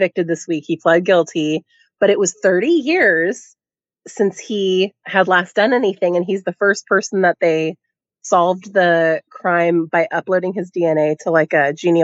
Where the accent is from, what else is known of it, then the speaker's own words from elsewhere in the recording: Portland, Oregon, United States; I'm from Portland, so another Portland true crime podcast.